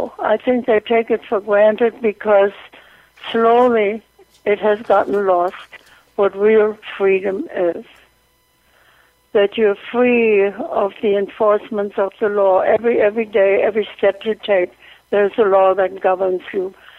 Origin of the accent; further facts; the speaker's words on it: Germany; also born or lived in England; now in United States; Now, I am an immigrant. I grew up in Germany under Hitler and lived through World War II in Germany. Then I went to England and then came to America.